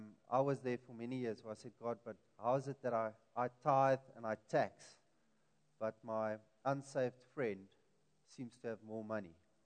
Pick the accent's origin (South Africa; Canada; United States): South Africa; Wellington, Western Cape; I'm originally from the Boland, Wellington, and my wife from Malmesbury.